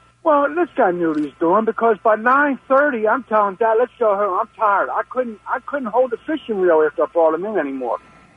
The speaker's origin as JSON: {"language": "English", "region": "Maryland", "country": "United States", "tie": "born or raised there", "said": "I grew up down like on the Patapsco River."}